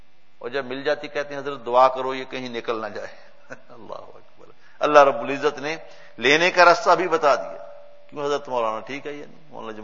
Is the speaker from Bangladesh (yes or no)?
no; Pakistan; میں چونکہ پاکستان سے تعلق رکھتا ہوں وہاں کی بات جانتا ہوں